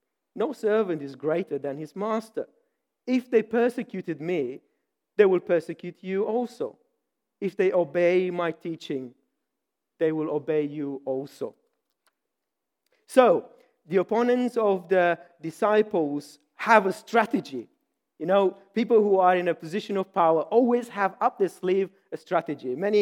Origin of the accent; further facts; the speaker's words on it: Romania; It just reminded me of a time back in Romania. For those of you who do not know, I'm from Romania.